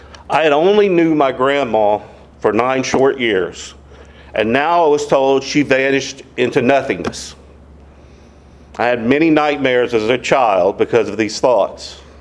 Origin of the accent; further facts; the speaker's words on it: Texas, United States; now in Ville Platte, United States; I'm a transplant from Texas, been here 23 years.